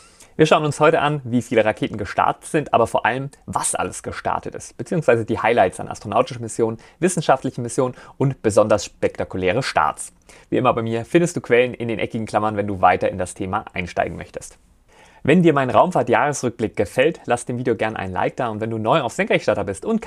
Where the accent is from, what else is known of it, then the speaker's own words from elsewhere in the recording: Rhineland-Palatinate, Germany; born there; als gebürtigem Rheinland-Pfälzer